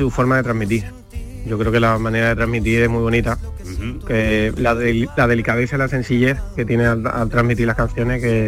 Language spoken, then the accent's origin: Spanish; Andalusia, Spain; el que somos los dos de Andalucía, la edad, que somos de la misma edad